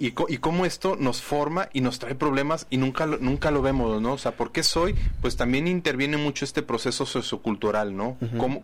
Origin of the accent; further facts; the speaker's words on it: Mexico; como los mexicanos, ¿no? Yo creo que está muy difundida esta parte, ¿no? Es que todos son iguales y de cierta manera al pensar de así, pues nos hace impedir el cambio, ¿no? Pues si ya somos así